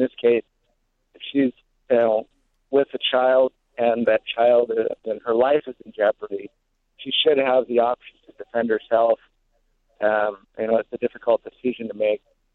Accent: United States; I'm also an American, and I believe in life, liberty, and the pursuit of happiness.

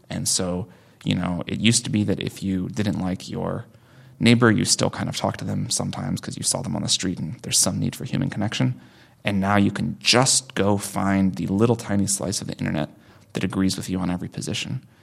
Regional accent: Midwest, United States; Well, I grew up in the Midwest, so I have people that I have not stayed super close to, but that I still know that live there.

